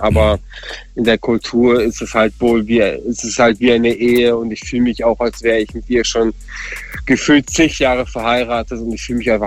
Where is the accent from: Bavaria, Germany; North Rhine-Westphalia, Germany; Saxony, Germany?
Bavaria, Germany; Munich; now in Breisgau-Hochschwarzwald, Germany; Und ich bin auch tatsächlich dann von Bayern, also ich komme aus Bayern selber, also aus München, und bin dann tatsächlich dann nach in Breisgau Hochschwarzwald hochgezogen